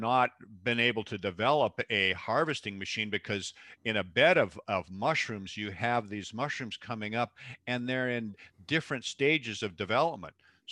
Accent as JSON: {"language": "English", "town": "Seattle", "region": "Washington", "country": "United States", "tie": "born or raised there", "said": "Well, I grew up in Seattle in the Pacific Northwest"}